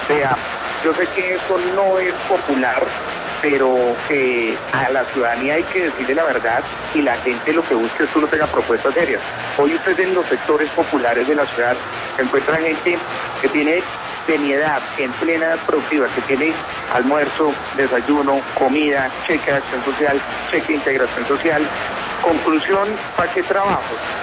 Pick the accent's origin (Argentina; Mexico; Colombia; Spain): Colombia; Bogotá, Bogotá D.C.; yo tengo 32 años, soy bogotano, soy abogado de la Universidad de Externado